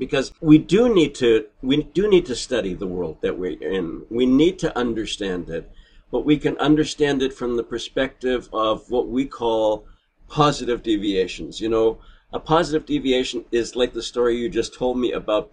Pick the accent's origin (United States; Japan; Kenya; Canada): Canada; I say process because I'm Canadian.